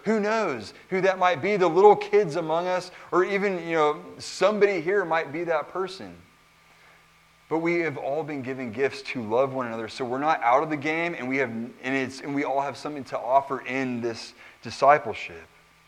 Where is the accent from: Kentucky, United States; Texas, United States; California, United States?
California, United States; you know, I'm from California. So the first time I ever saw real snow, we went to Salt Lake City